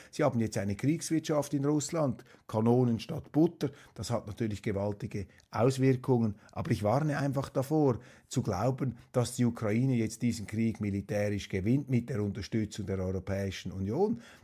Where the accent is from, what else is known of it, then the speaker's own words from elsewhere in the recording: Switzerland; Das sage ich als Schweizer, als Eidgenosse